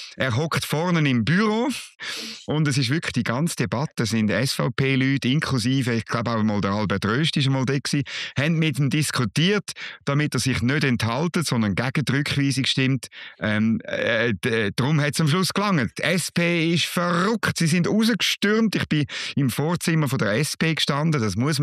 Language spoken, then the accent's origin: German; Switzerland; für mich als Schweizer